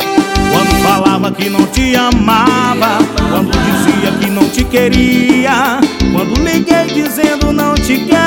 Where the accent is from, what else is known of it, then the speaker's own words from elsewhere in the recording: Buriti Bravo, Maranhão, Brazil; Um abração pra galera lá da minha terra, Buriti Bravo, Maranhão.